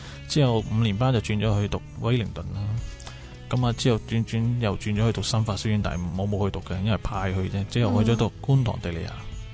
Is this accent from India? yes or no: yes; India; 咁我系印度人嚟嘅。